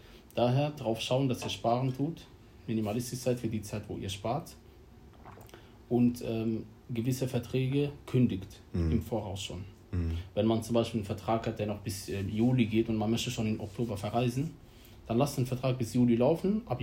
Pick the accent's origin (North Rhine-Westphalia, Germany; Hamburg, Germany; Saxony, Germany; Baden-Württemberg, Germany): Baden-Württemberg, Germany; Ansonsten, ja, ich komme hier aus der Nähe von Mannheim. Und bin jetzt wieder in Deutschland, seit Anfang des Jahres wieder, genau.